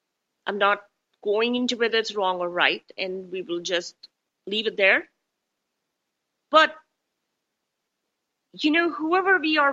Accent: India; Okay, so as an Indian, we come from the place where we work more on conquering ourselves rather than buying up countries, etc.

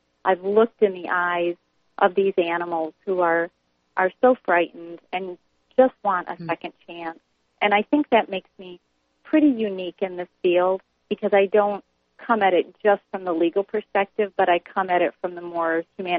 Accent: Michigan, United States; I've been involved in trying to ban this in my home state of Michigan for going on 12 years now.

